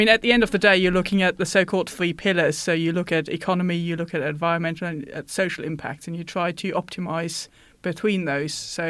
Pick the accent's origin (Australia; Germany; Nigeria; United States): Germany; moved away; I come from Germany where there are more cycle paths available.